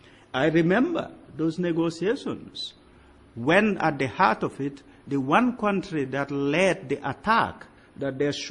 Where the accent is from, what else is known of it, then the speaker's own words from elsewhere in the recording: Gambia; Although I'm from Gambia and Senegal are the same people.